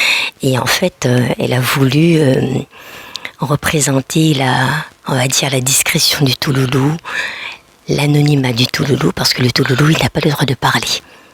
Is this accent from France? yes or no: yes; French Guiana, France; Et en tant que guyanaise, en tant qu'étudiant guyanais à l'université